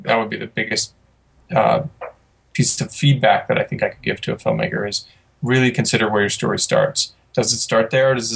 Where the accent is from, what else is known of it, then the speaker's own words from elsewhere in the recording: Midwest, United States; okay, I'm from the Midwest, I'll pick on some place, Herman, Missouri.